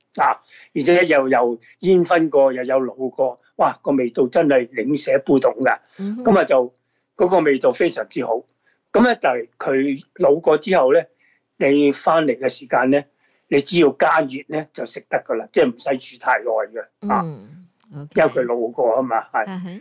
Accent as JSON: {"language": "Cantonese", "region": "Guangdong", "country": "China", "said": "我們廣東人很喜歡吃那些豬的內臟嘛"}